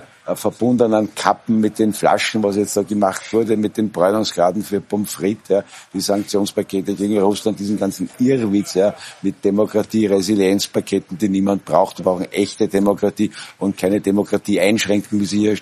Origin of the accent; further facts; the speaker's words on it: Austria; Wir als Österreicher sind auch Europäer